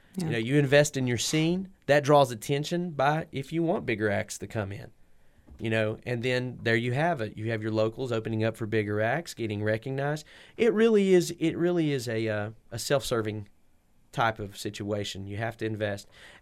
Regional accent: Logan, West Virginia, United States; For us, me personally, and the group of folks that I grew up with in Logan, Landau

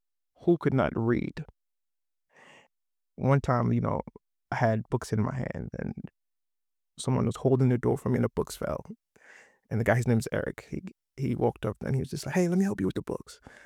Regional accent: South Bronx, New York, United States; I'm from the South Bronx. I'm from one of the largest housing projects in New York City.

